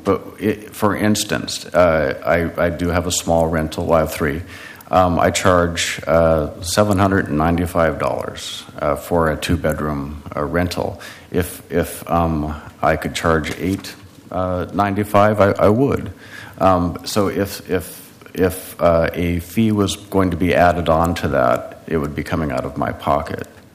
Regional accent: Portland, Oregon, United States; I grew up here in Portland. I went to Metropolitan Learning Center, downtown Portland.

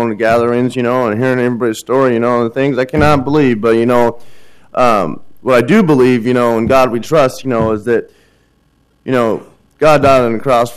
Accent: California, United States; I'm from California

